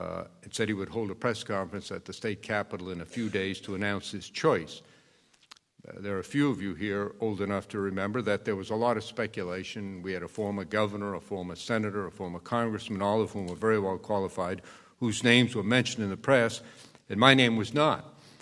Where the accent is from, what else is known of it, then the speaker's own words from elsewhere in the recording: Waterville, Maine, United States; I grew up in Waterville, and my three older brothers were very well known, not just in Waterville, but in central Maine and around the whole state